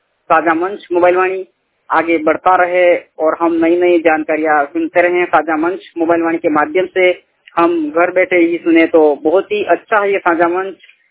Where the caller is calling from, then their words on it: Dungarpur, Rajasthan, India; मैं राजस्थान डूंगरपुर से हूँ